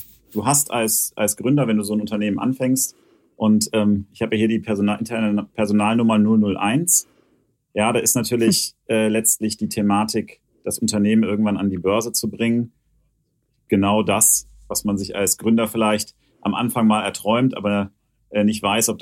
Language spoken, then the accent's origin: German; Hanover, Lower Saxony, Germany; born there; ich komme ja gebürtig aus Hannover